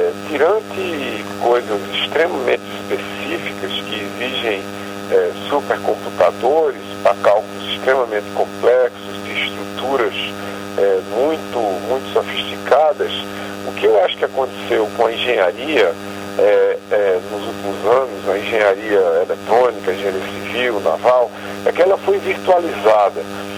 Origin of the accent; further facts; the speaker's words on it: Brazil; como a gente diria no interior da Paraíba do Ceará, de onde eu sou, por sinal.